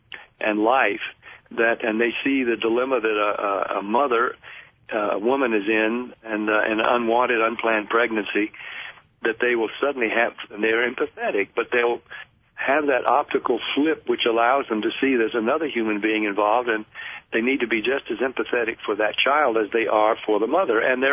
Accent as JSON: {"language": "English", "country": "United States", "said": "but I'm also an American who's been living through the same times you have"}